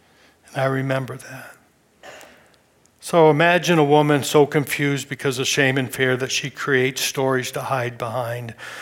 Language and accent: English; Maine, United States; born there; I want everybody to know I was born in Maine.